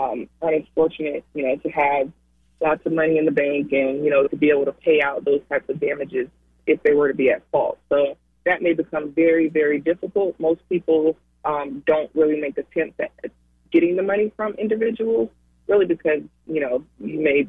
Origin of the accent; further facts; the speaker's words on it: Gainesville, Florida, United States; I am born and raised in Gainesville, Florida. My family's been here for 6 or 7 generations.